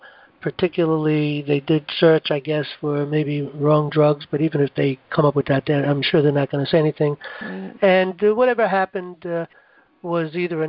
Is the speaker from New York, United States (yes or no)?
yes; New York City, New York, United States; I grew up in New York City in the Bronx.